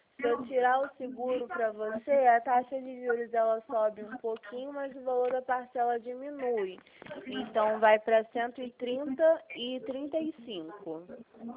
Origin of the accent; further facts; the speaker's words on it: Rio de Janeiro, Brazil; Não, a gente é do Rio, de Vila Isabel, que próximo ao Maracanã.